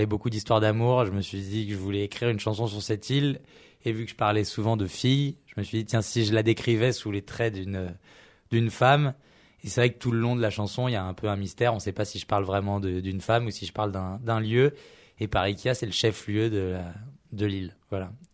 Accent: Louveciennes, Île-de-France, France; now in Paris, France; J'ai grandi à Louveciennes, mais maintenant j'habite à Paris.

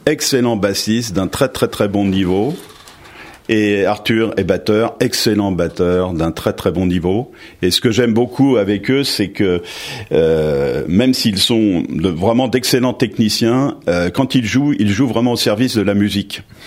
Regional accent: Saint-Leu-la-Forêt, Île-de-France, France; quand j'étais enfant à Saint-Leu-la-Forêt, parce que je suis plus Saint-Loupien qu'Hermontois en fait

